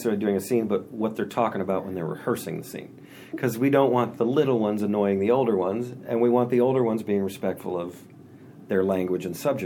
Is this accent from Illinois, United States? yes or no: no; Nashville, Tennessee, United States; Because when I was doing this stuff growing up in Nashville, there was none of that.